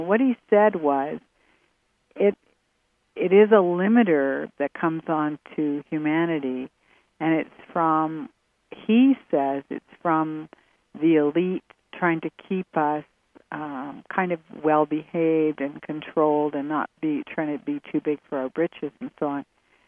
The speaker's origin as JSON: {"language": "English", "country": "Canada", "tie": "born or raised there", "said": "I'm Canadian, and in Canada, at least in the olden days when I was a child, we were taught very much to play, to live for the good of the whole, right?"}